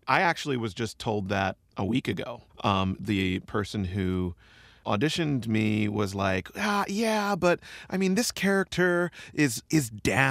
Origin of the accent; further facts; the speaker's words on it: Philadelphia, Pennsylvania, United States; born there; Which is ironic because I was born in West Philadelphia. Frankly, I'm from the streets, right?